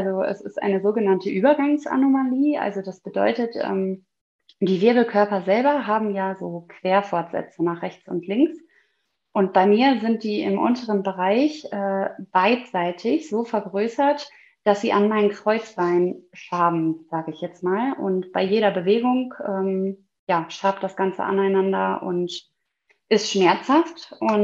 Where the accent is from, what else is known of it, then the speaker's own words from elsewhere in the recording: North Rhine-Westphalia, Germany; ich komme aus dem Ruhrgebiet, also quasi aus dem Herzen des Ruhrgebietes. Und ich bin 30 Jahre alt